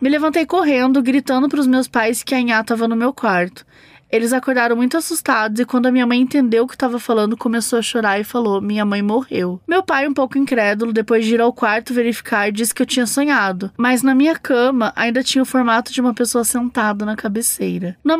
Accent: Janaúba, Minas Gerais, Brazil; Sou de Janaúba, Minas Gerais, e venho de uma família muito sensitiva.

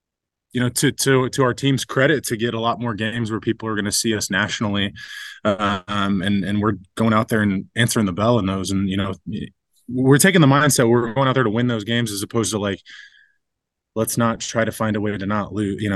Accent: Ohio, United States; I grew up in Ohio, so, like, I was always going to be watching the Lions game on Thanksgiving.

